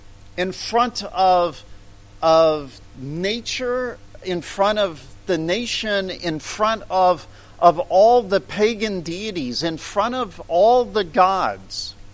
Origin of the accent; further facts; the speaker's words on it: Missouri, United States; Growing up in Missouri, we had the royals, but that wasn't the same kind of monarch.